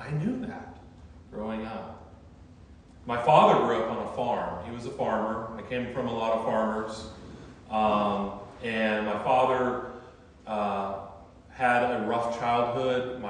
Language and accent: English; Chicago, Illinois, United States; born there; But I was born in Chicago in the 1970s. I was born in a family of Missouri Synod Lutheran pastors, 14 to be exact.